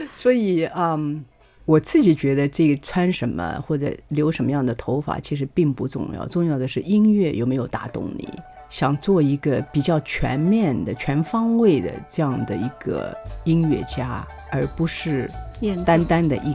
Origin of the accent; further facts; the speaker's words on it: Hangzhou, Zhejiang, China; also born or lived in Beijing; 我是江浙人，杭州人，然后又是在北京中央音乐学院上的学